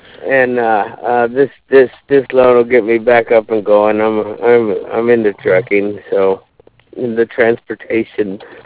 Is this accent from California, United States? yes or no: yes; Chula Vista, California, United States; Well, I grew up in Chula Vista.